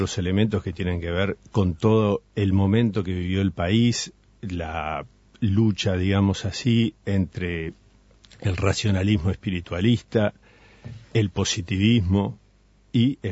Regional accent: Uruguay; a mí personalmente y como uruguayo siempre me ha golpeado

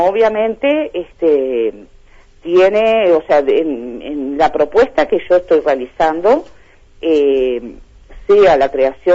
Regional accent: Uruguay

